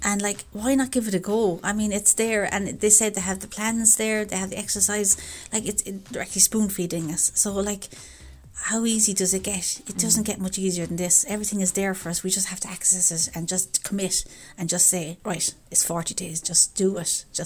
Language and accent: English; Limerick, Munster, Ireland; from Limerick. 53, married with two kids.